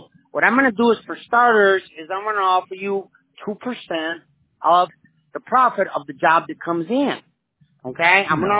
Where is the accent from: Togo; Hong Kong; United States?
United States; Chicago, Illinois; I'm from Chicago, man. The way we are is you scratch my back, I scratch yours.